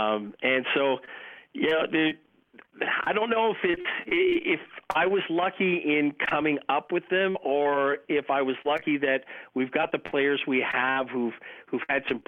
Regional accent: Ottawa, Ontario, Canada; I was born in Ottawa, grew up a Maple Leaf fan in Ottawa

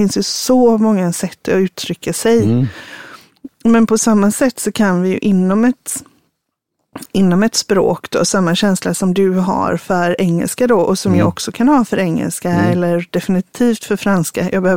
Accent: Sweden; born there; det kan ju också vara att jag är född i Sverige, men jag har inte ett så rikt ordförråd.

